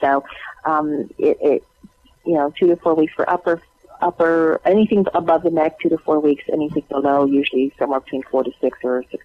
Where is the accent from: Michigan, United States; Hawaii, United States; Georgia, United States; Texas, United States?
Hawaii, United States; Honolulu; I grew up in Honolulu, and I was always at the beach and never wore sunscreen.